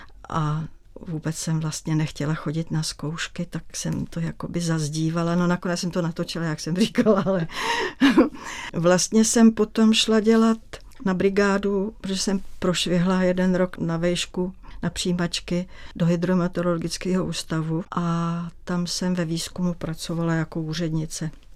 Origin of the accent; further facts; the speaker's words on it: Prague, Czechia; jsem vyrůstala na Lhotce, což byl tehdy vlastně venkov